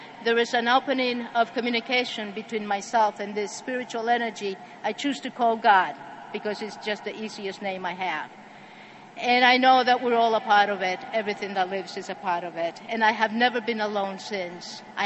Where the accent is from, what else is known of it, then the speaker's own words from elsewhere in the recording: El Salvador; moved away; the Spanish meeting at the beginning because I found all the middle-aged men with all the attitudes that I came running away from El Salvador.